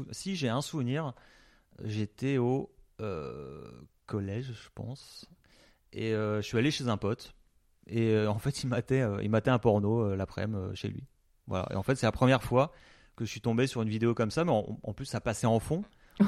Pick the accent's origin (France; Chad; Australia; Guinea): France; Grand Est; donc moi je suis alsacien, j'étais en vacances en Turquie.